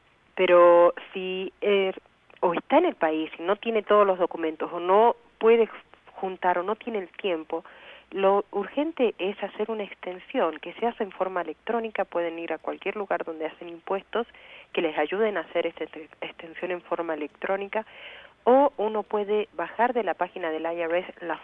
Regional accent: Argentina; now in United States; yo soy de Argentina y en México es lo mismo

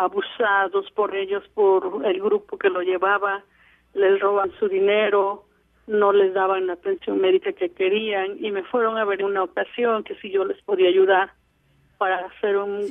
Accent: Izúcar de Matamoros, Puebla, Mexico; Estaba en un grupo en mi pueblo se llama Izúcar de Matamoros

